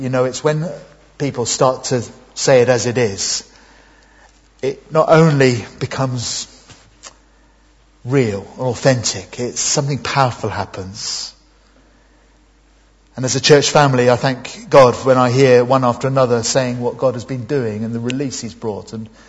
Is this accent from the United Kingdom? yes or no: yes; United Kingdom; But hey, we're just British, most of us at least.